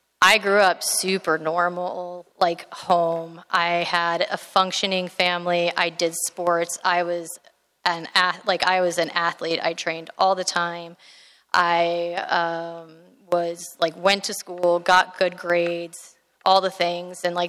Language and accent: English; Tampa, Florida, United States; I grew up here in Tampa.